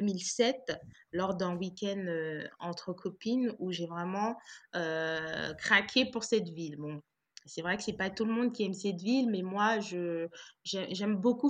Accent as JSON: {"language": "French", "country": "Guadeloupe", "said": "sachant que je suis originaire de la Guadeloupe, donc pour moi, c'était tout bénef parce que je connais le lieu, mes parents habitent là-bas."}